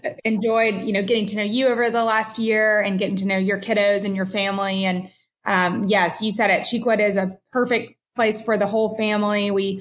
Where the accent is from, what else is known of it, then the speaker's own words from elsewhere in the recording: Nashville, Tennessee, United States; My siblings and I were all born in Nashville. So we are born and raised Nashvillians, which is kind of rare these days.